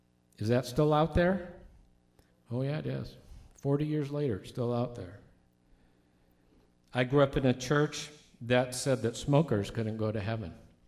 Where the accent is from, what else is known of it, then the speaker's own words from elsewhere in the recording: California, United States; I was from California. They wanted to know what it was like in California.